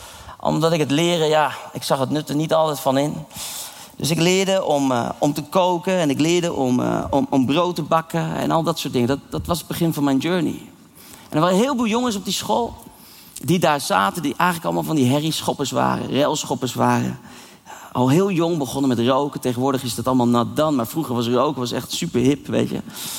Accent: The Hague, South Holland, Netherlands; Ik groeide op in Den Haag in een omgeving waar heel veel nood in de wereld was, veel ellende.

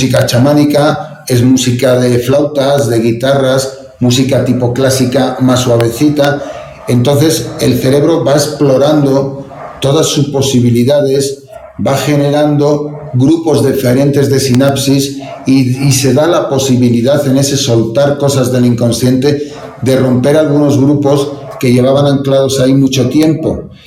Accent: Spain; sobre todo eso sucede mucho en Europa, en mi país, en España

